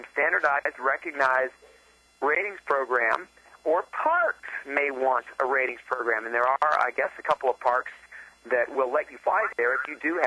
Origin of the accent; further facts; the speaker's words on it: Pittsburgh, Pennsylvania, United States; We're from Pittsburgh, Pennsylvania.